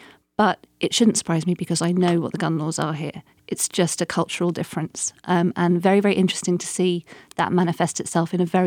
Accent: London, United Kingdom; I'm from London.

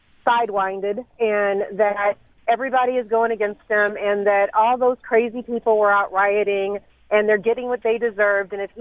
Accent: Caseyville, Illinois, United States; I was born and raised in Caseyville, which became a community after all the white flight out of East St. Louis.

